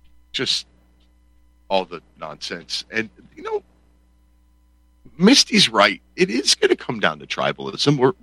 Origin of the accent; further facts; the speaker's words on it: Pennsylvania, United States; I looked at the Pennsylvania Lightfoot Militia here in my home state